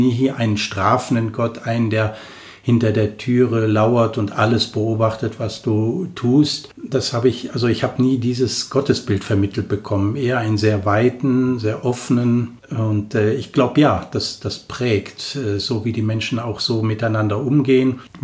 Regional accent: Cologne, North Rhine-Westphalia, Germany; ich bin 56 Jahre alt, gebürtig aus Köln, also ich bin eine echte Kölsche, mit echt kölnisch Wasser getauft. Aus einer Familie mit 7 Kindern bin ich der Letzte und ich bin in Köln groß geworden.

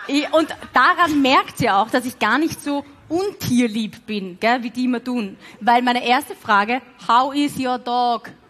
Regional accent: Lower Austria, Austria; bei uns im Waldviertel war ja Fidschi-Gogal auch der Ausdruck für das weibliche Geschlechtsteil

